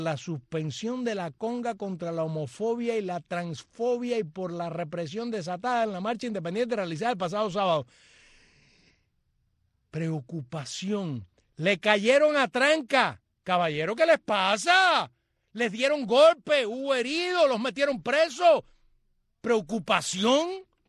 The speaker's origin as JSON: {"language": "Spanish", "country": "Cuba", "said": "yo soy cubano"}